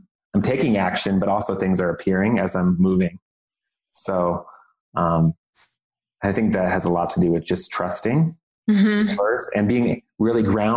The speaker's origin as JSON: {"language": "English", "region": "Midwest", "country": "United States", "tie": "born or raised there", "said": "what your family puts on you and society puts on you growing up in the Midwest, having that internalized homophobia and all this stuff."}